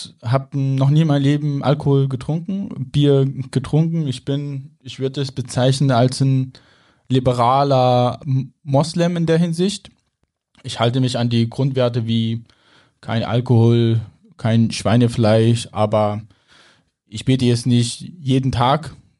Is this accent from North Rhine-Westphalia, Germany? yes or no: no; Saxony, Germany; Ich bin ja hier groß geworden in Sachsen.